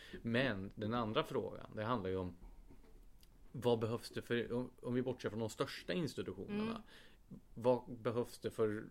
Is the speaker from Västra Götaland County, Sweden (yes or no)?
no; Gävle, Gävleborg County, Sweden; det är jättevanligt Gävle där jag kommer ifrån att folk åker såna här kulturbussresor ner till Stockholm